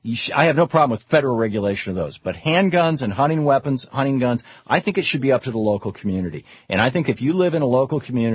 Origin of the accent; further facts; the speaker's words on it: Michigan, United States; also born or lived in Detroit; I grew up in Michigan.